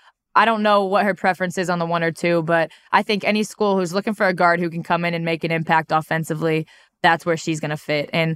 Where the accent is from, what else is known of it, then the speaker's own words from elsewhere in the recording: Cleveland, Ohio, United States; also born or lived in Dublin; Yeah, so I grew up in Cleveland, actually. I moved to Dublin.